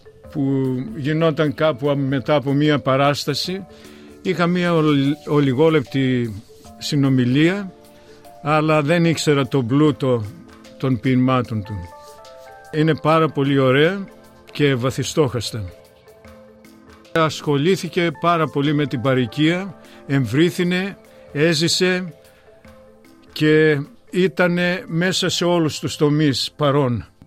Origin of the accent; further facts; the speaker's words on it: Polygyros, Central Macedonia, Greece; moved away as an adult; also born or lived in Thessaloniki; now in Australia; Γεννήθηκα στον Πολύγυρο Χαλκιδικής. Μεγάλωσα μέχρι τα 18 μου. Όταν τελείωσε το γυμνάσιο, πήγα Θεσσαλονίκη και εκεί σπούδασα.